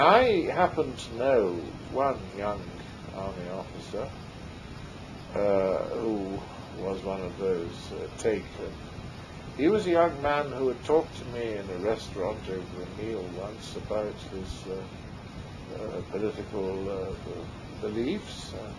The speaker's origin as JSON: {"language": "English", "region": "England", "country": "United Kingdom", "said": "which I would describe as an Englishman as being liberal"}